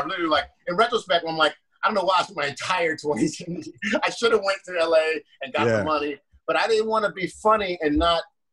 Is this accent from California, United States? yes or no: yes; California, United States; born there; also born or lived in South Carolina / Missouri; So I was born in California, but then I lived in South Carolina, then back to Cali, then Missouri, back to Cali again